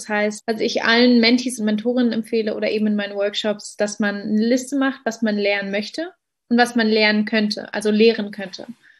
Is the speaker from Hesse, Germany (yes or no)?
no; Berlin, Germany; born there; als gebürtige Berlinerin